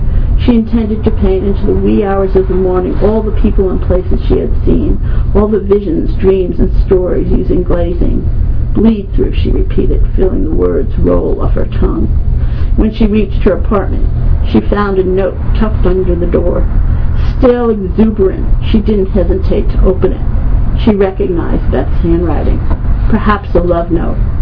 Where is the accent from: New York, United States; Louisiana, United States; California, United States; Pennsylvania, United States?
New York, United States; Bronx; I'm from the Bronx.